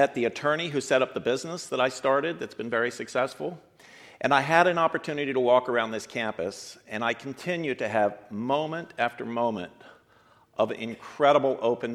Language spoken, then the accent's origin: English; Ethiopia; I grew up in Ethiopia. I was the seventh child of a missionary parent